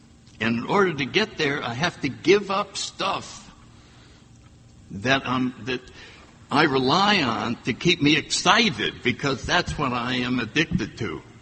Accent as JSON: {"language": "English", "region": "New England", "country": "United States", "tie": "born or raised there", "said": "You know, I grew up in New England."}